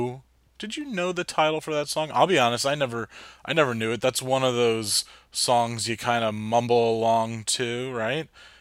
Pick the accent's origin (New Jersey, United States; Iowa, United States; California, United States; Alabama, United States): New Jersey, United States; also born or lived in Hoboken; I'm from Jersey, lived in Hoboken for a while.